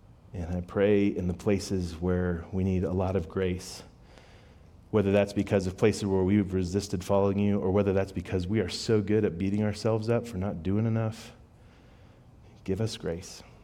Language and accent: English; Broomfield, Colorado, United States; I grew up in Broomfield. This is home. I grew up okay financially.